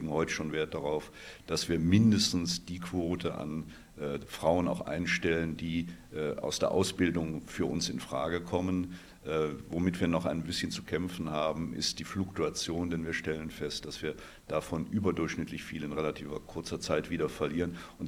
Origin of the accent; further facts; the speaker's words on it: Germany; moved away as an adult; now in Vienna, Austria; Ich bin inzwischen 17 Jahre in Wien, habe am Anfang sicherlich sprachliche Themen gehabt. Ich glaube inzwischen, das deutsch-österreichische Wörterbuch ganz gut zu beherrschen